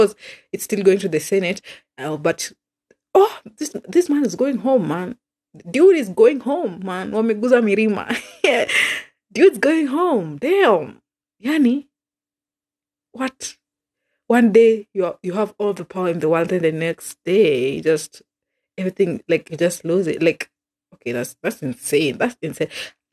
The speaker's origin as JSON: {"language": "English", "country": "Kenya", "said": "Oh my gosh, I'm going to die. Being a Kenyan is what it is."}